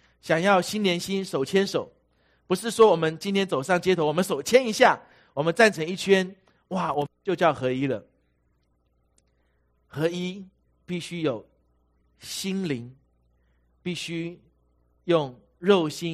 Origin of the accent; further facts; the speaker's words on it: Taiwan; 我是一个外省背景长大的，从小在我们的家里，我们家就是说宁波话， 我到了学校，学校的同学要说台语，老师教导我们要说普通话，我很混乱。